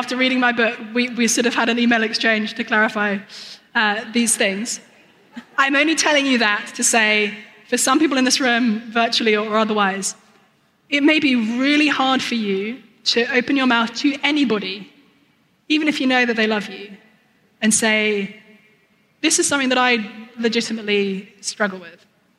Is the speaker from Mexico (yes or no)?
no; United Kingdom; I'm British, so I'm instinctively very reserved.